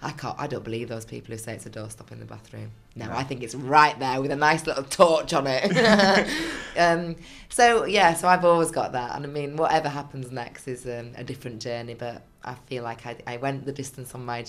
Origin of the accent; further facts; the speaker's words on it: Leeds, Yorkshire and the Humber, United Kingdom; obviously filming in my hometown Leeds, which is lovely because I get to see my kids every night.